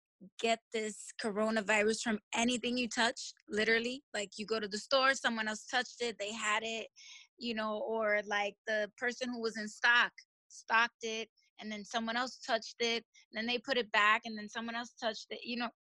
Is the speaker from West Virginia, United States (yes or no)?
no; Brooklyn, New York, United States; Brooklyn, New York.